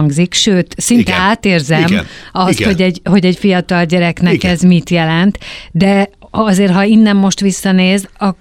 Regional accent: Budapest, Hungary; én is óbudai vagyok, és ismerem a gázgyár lakótelepet

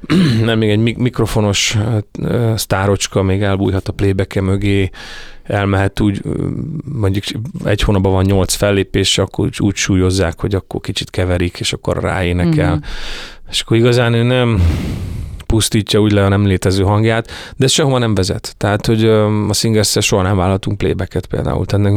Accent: Paks, Tolna, Hungary; Hát úgy jött, hogy Pakson nőttem fel

